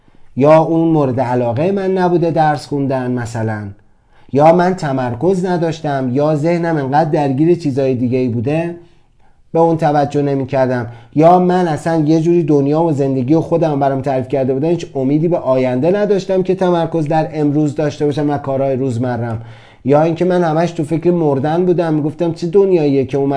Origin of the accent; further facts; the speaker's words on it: Tehran, Tehran Province, Iran; born there; دقیقا به همین اندازه ای که من در تهران به دنیا اومدم،